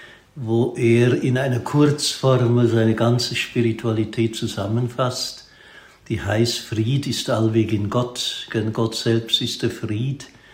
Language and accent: German; Lucerne, Switzerland; born there; Also in einem anderen Kanton. Ich bin in Luzern geboren